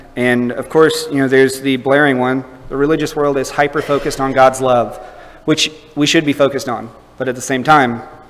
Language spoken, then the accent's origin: English; United States; I speak of this as an American